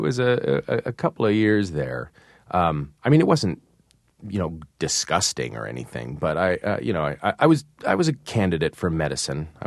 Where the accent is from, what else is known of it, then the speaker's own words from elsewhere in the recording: Midwest, United States; I grew up in the Midwest, and I was Jewish, and I was on Accutane.